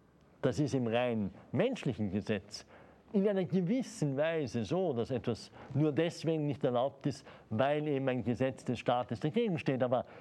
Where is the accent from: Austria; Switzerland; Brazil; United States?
Austria; in meiner Heimat in Österreich vor 25 Jahren